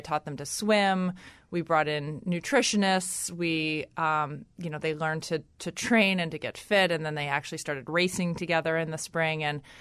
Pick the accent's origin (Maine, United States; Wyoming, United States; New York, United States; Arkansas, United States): New York, United States; New York City; I grew up in New York City and, was lucky enough to really I lived in New York City in a time it's changed so much, right?